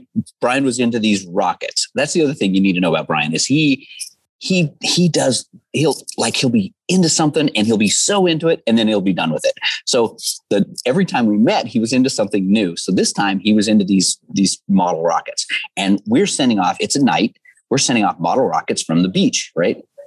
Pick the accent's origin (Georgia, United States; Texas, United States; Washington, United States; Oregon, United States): Oregon, United States; Dorena; And I grew up outside of Cottage Grove, I grew up in a town called Dorena, which isn't even a town. It's just a reservoir. So we were outdoor kids